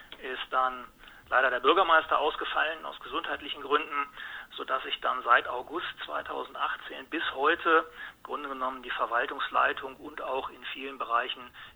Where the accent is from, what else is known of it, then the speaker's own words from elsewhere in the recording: Herzberg, Lower Saxony, Germany; Warum sollte ich das nicht auch mal für meine Heimatstadt Herzberg ausprobieren?